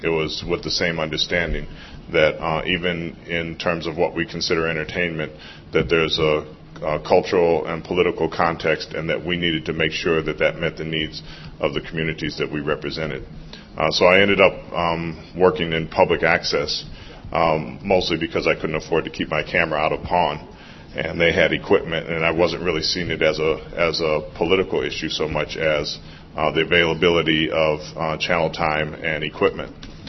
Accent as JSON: {"language": "English", "region": "California", "country": "United States", "tie": "born or raised there", "said": "And I was raised in California during the what was called the Black Arts Movement"}